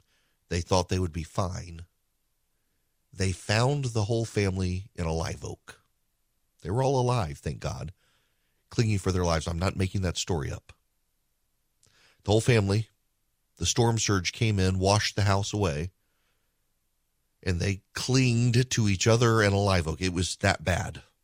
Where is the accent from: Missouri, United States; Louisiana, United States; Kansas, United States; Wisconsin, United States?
Louisiana, United States; Now, I am from Louisiana.